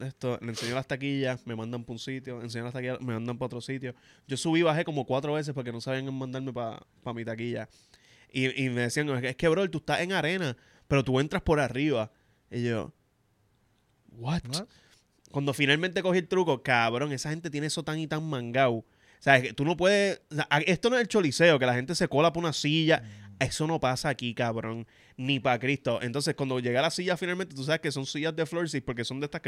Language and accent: Spanish; Puerto Rico; nosotros compramos las taquillas, somos de Puerto Rico.